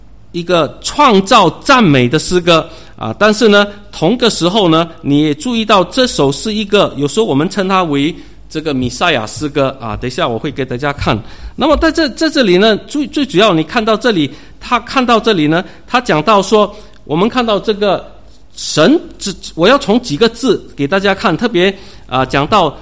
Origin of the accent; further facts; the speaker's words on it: Singapore; 好像我们常常出门哈，我们新加坡人常常出门啊